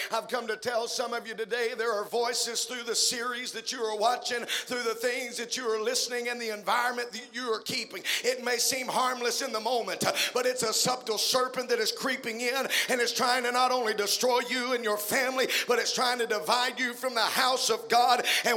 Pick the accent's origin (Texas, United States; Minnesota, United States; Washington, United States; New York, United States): Texas, United States; Deweyville; I'm from Deweyville, Texas, a little 2A school.